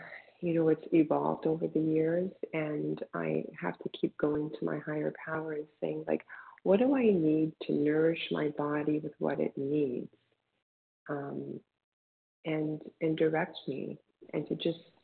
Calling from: Toronto, Ontario, Canada; from Toronto.

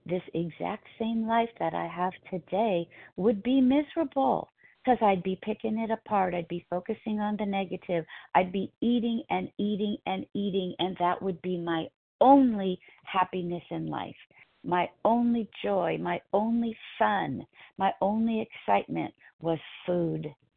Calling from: California, United States; Southern California, Pacific time.

